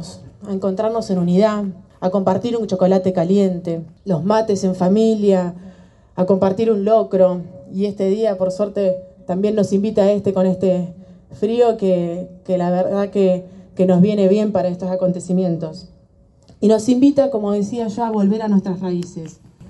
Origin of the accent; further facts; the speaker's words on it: Neuquén, Argentina; nos mantenga unidos y en respeto a todos como argentinos y como neuquinos